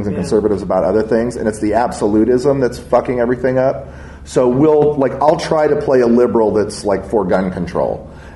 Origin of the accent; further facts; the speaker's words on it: Indiana, United States; And we're both from Indiana, so we can both speak to it.